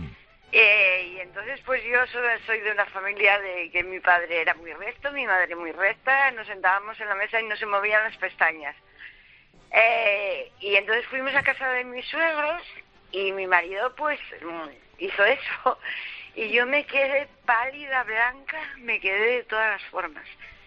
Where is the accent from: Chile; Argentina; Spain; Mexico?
Spain; Asturias; soy asturiana, imagínate